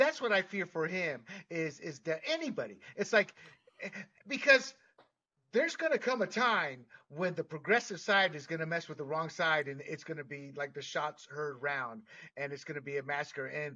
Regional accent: North Carolina, United States; I'm from North Carolina too, and the South is the heart of Black America

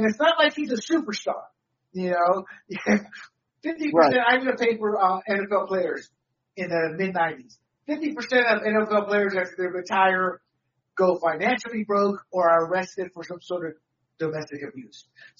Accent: the South, United States; I can speak for the Latino culture – but growing up in the South

